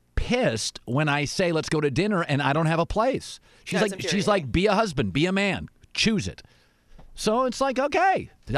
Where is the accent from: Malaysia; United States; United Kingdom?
United Kingdom; England; I'm from England. It's gray.